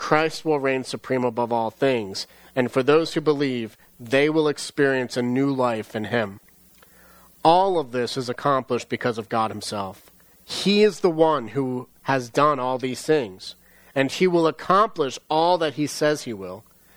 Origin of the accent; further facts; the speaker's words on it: New Jersey, United States; I'd never been up to Maine. I'm from Jersey. I'm a Jersey boy, right?